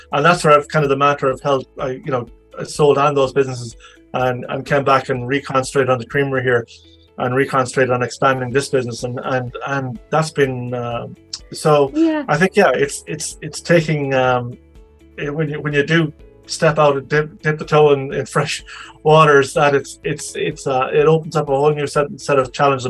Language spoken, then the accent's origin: English; Ireland; as Irish people, I mean, on a smaller note, there would be people that I've worked